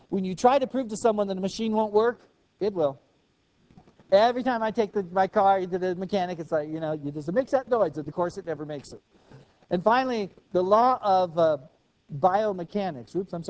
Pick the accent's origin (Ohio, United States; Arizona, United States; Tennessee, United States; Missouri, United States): Arizona, United States; also born or lived in Indiana; One of the things I remember when we moved to Arizona as a kid, it didn't take too long, because we moved from Indiana.